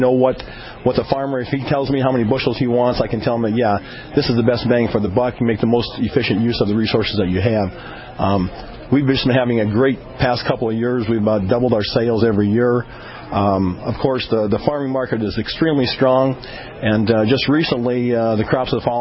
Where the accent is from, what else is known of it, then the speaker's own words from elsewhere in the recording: Napoleon, United States; there's just recently been an accident in my hometown of Napoleon, a real sad case